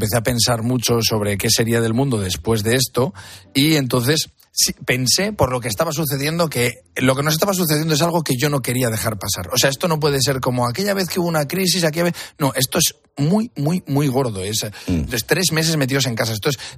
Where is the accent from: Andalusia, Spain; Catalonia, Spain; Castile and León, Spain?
Castile and León, Spain; Arión, que es mi pueblo, o a Fermosella, que es el pueblo de mi mujer